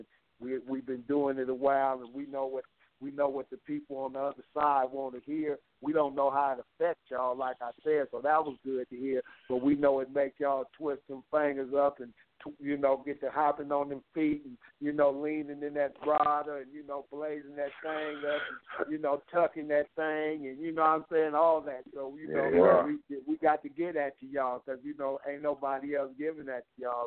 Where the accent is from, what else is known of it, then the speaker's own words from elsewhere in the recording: Long Beach, California, United States; I'm from Long Beach, Chill from Compton, Weasel Low from Pomona, Corrupt from South Central.